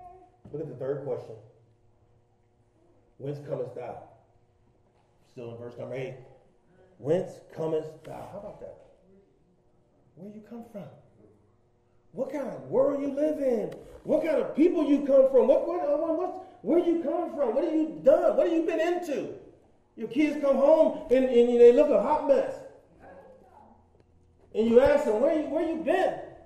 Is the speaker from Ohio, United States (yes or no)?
yes; Youngstown, Ohio, United States; Okay, so where are you from? Youngstown.